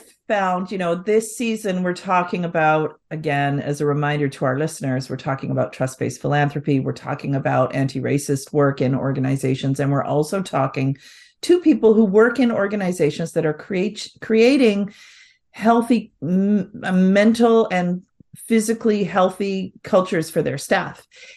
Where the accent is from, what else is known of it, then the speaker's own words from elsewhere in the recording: Cranbrook, British Columbia, Canada; I was raised in Cranbrook, British Columbia.